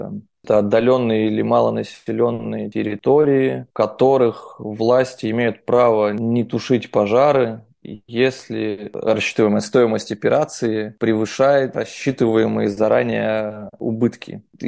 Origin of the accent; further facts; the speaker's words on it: Novosibirsk, Novosibirsk Oblast, Russia; так как я из Новосибирска, из Сибири, Сибирик